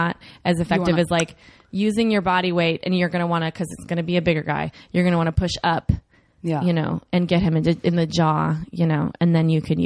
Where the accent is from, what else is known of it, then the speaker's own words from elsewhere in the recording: Minneapolis, Minnesota, United States; Where'd you grow up? Naive. Minnesota.